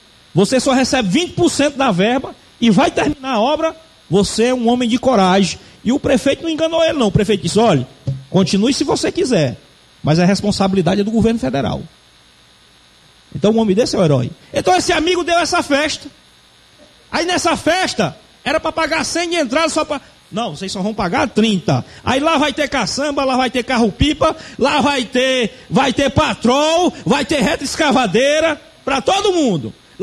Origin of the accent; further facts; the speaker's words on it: Guadalupe, Piauí, Brazil; E nós, como piauiense e como guadalupense, com o potencial que a nossa Guadalupe tem agrícola